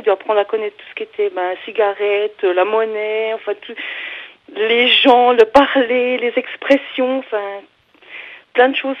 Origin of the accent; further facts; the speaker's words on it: Switzerland; Puis en même temps, tout le monde demande si on est français. Non, pas du tout. Voilà. Mais après, quand on dit qu'on est suisse, ils sont tous, ah oui, la Suisse, les montagnes